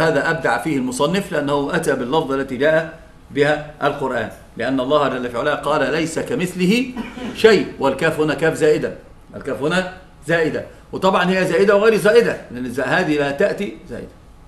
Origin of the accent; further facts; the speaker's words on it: Egypt; عندنا في مصر بقى عندما يكون المسألة فيها مماثلة ماذا يقولون؟